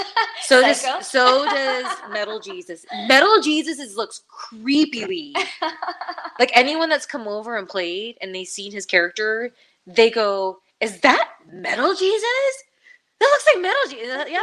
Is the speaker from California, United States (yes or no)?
yes; California, United States; from Cali.